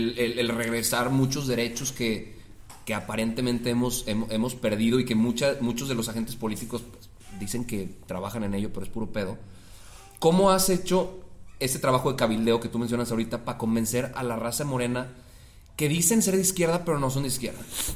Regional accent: Mexico; ¿Hasta qué punto tenemos que aguantar como mexicanos?

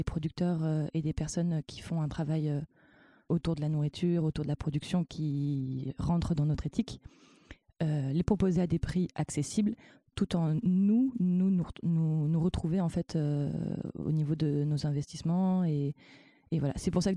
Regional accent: Provence-Alpes-Côte d'Azur, France; moi j'ai grandi dans le Vaucluse, c'est un lieu très, très productif, notamment en fruits et en légumes.

